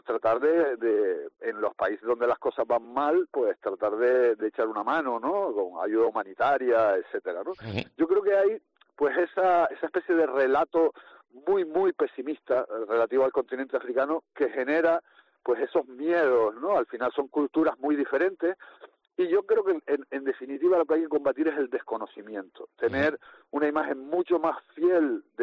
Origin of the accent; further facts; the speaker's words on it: Canary Islands, Spain; Mira, yo soy canario y, por ejemplo, he hablado mucho con mi padre.